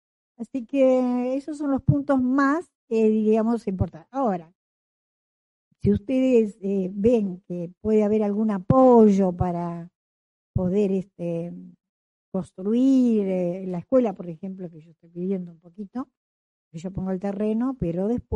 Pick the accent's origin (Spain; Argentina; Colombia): Argentina; Isla Victoria, Neuquén; ustedes saben que yo me crié en Isla Victoria, soy del Parque Nacional.